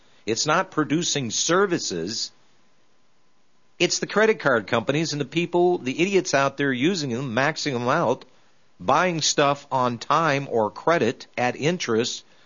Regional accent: United States; I'm an idiot. I'm an American.

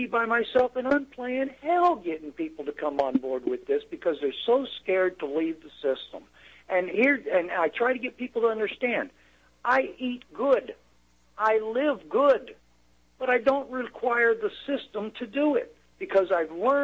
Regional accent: Georgia, United States; moved away; When I came here from Georgia, because I left the state of Georgia because, well, my family was in danger because of what I was doing.

